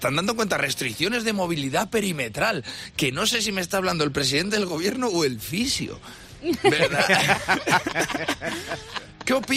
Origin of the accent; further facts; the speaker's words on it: Spain; ten en cuenta que somos españoles.